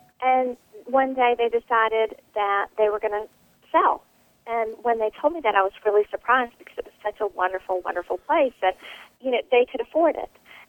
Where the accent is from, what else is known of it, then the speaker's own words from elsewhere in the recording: the South, United States; But I am from the South